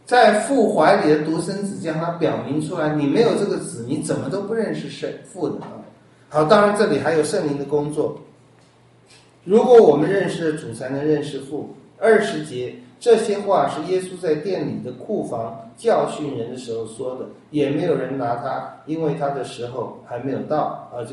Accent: China; 很多人说我们中国人讲的老天爷就是上帝

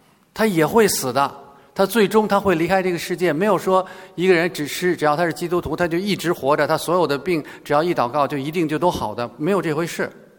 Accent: China; 这个描述啊，对我们中国人来讲描述的是什么？是死，对吧？

